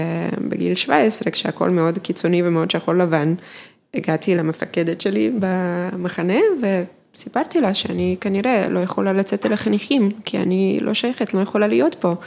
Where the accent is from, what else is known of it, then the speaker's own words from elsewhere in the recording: Odesa, Odesa Oblast, Ukraine; now in Israel; אני נולדתי וגדלתי באודסה, שזאת עיר אחת היהודיות בעולם מחוץ לגבולות הקודש. ונולדתי למשפחה יהודית